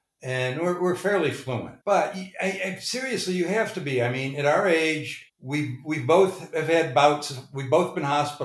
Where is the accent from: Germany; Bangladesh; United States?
United States; accent: American; she was telling me that I've just about lost all of my American accent when I'm speaking, that I'm now speaking very much like a native.